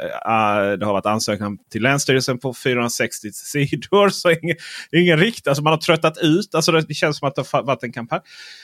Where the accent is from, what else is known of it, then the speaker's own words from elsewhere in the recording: Skåne, Sweden; det är helt enkelt för att jag är skåning och läser media i Skåne